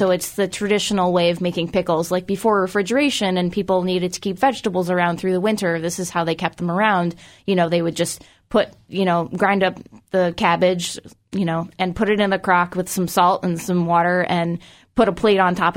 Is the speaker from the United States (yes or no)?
yes; Vermont, United States; Yeah, I mean, well, I'm actually from Vermont. The band is from Boston.